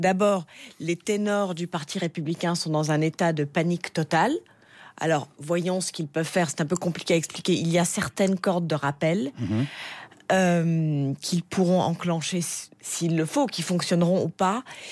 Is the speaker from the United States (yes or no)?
yes; United States; j'ai aussi, en tant qu'Américaine, j'ai mal. Je ne comprends pas ce qui arrive à mon pays.